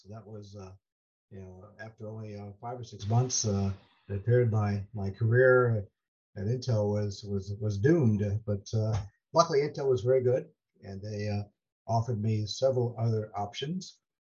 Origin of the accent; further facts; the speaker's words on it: Illinois, United States; Well, growing up in Illinois, I was lucky that when I went to the local college, it was the University of Illinois in Urbana-Champaign